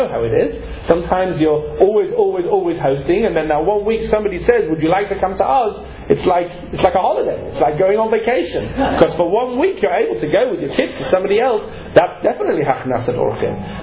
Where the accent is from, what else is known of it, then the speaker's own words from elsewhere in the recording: England, United Kingdom; I'm not very good at this. I'm English, you see.